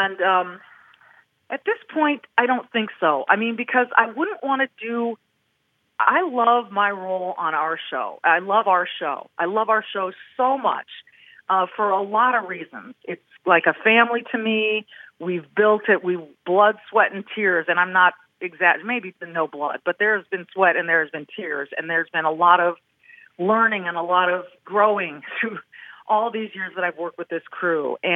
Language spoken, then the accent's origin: English; Minnesota, United States; hey, Kevin, I'm from Minnesota.